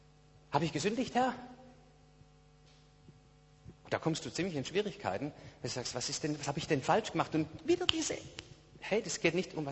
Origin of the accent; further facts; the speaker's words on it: Baden-Württemberg, Germany; bei uns im Schwabenland ist es so. Das heißt, für uns ist es unglaublich schwer, einfach zu empfangen